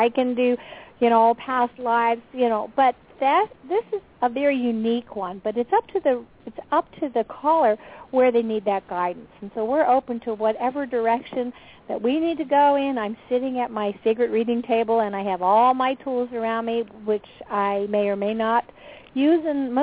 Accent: East Coast, United States; You can tell I'm from the East Coast.

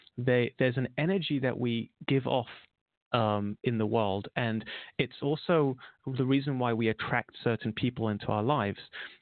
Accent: London, United Kingdom; I got married at a young age, relatively young age, 22. I'm from London.

